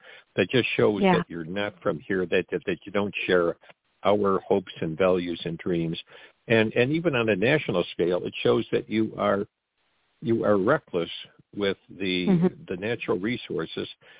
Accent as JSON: {"language": "English", "region": "Michigan", "country": "United States", "tie": "born or raised there", "said": "the precincts where I grew up in Southern Macomb County."}